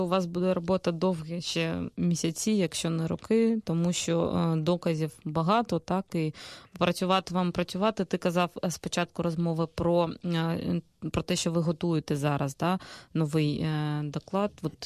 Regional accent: Crimea, Ukraine; Ну, як кримчанка, не можу не спитати у тебе, як ви працюєте у Криму

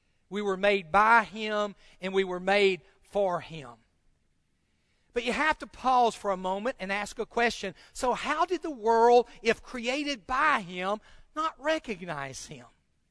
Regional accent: Ripley, United States; We were visiting back in my hometown of Ripley, and we'd come up on a four-way stop.

